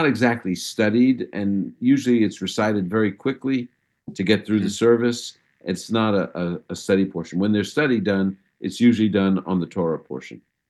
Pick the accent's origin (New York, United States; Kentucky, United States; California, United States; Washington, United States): New York, United States; Brooklyn; And turns out he's the grandson of my rabbi growing up in Brooklyn.